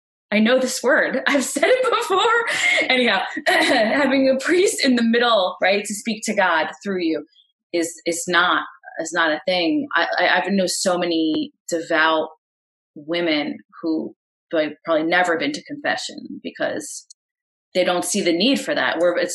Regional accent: New York, United States; especially as a Southern Italian Catholic, then I'm growing up in New York, I'm free spirited, I'm creative, I'm modern. I go away to college.

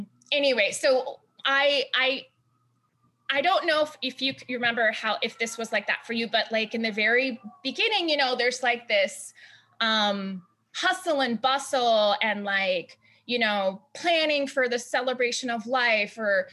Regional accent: Hawaii, United States; I'm used, you know, I'm from Hawaii.

